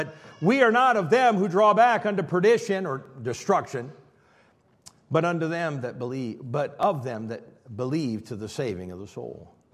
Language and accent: English; Illinois, United States; I know I'm from Illinois. People in Illinois have crazy sayings. You can say that about all the Midwest. We have crazy sayings.